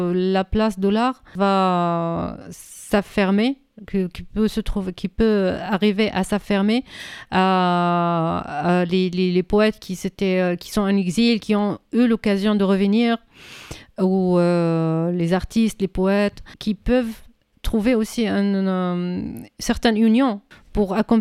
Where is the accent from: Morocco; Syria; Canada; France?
Syria; comme poétesse syrienne